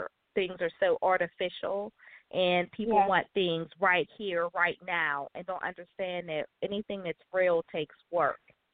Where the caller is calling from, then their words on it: Pittsburgh, Pennsylvania, United States; I'm calling from Pittsburgh.